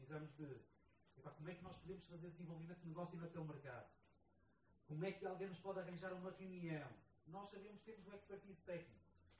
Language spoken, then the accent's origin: Portuguese; Portugal; uma das startups mais inovadoras que está em Atlanta, sendo nós portugueses